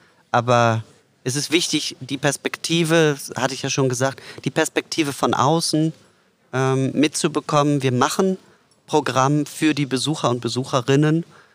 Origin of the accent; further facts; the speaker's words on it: Hamburg, Germany; Ja, ich bin Hamburger.